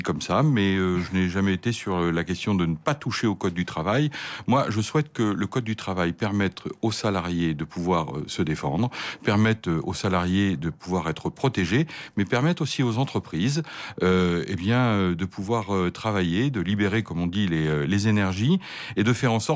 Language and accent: French; Normandy, France; moi, je viens du département de la Manche, qui est le premier bassin laitier français, avec les difficultés que l'on connaît, la crise laitière. C'est un département profondément rural.